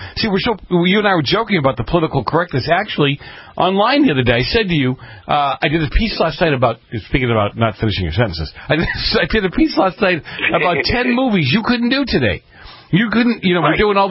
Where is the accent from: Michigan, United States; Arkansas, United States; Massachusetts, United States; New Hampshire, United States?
Massachusetts, United States; Boston; Listen, Evan, it reminds me of growing up in Boston with the mafia thugs.